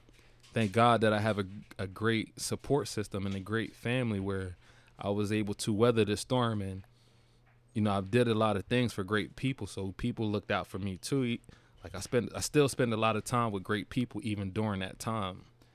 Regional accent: Trenton, New Jersey, United States; I'm from, quite frankly, I'm from a poor family. You know what I mean? I grew up on Eisenhower, Trenton, New Jersey, EA, you know what I mean? The front line.

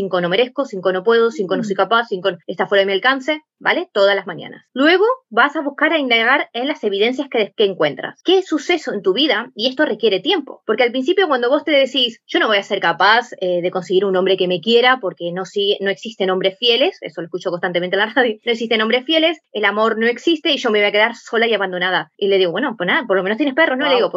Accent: Argentina; moved away; Yo me crié en Argentina.

